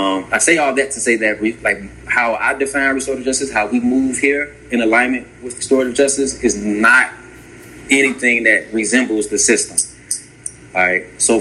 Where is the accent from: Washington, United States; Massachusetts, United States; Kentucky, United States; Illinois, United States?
Illinois, United States; Markham; also born or lived in Roseland, Chicago; So I'm from the South Suburbs, Markham, Harvey area.